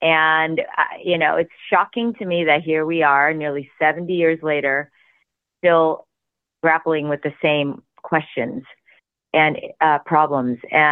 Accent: Chicago, Illinois, United States; born there; I was born in Chicago, but of course of Korean descent

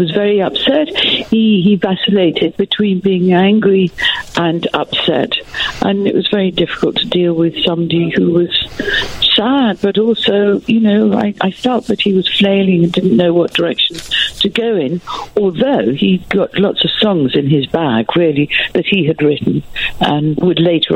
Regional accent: England, United Kingdom; Because we're English.

